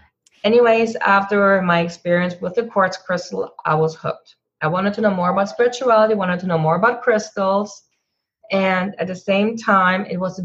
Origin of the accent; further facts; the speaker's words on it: Germany; English is a second language; I grew up in Germany, where spirituality was not very talked about. It was still very religious.